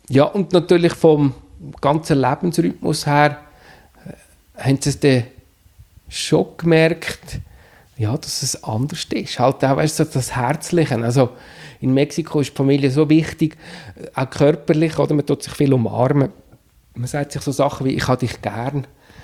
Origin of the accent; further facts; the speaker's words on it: Steinhausen, Zug, Switzerland; also born or lived in Mexico / Spain; im April 2010 zurück in die Schweiz gekommen. Und wie das Schicksal so will, wieder in Steinhausen, im Dorf, wo ich aufgewachsen bin.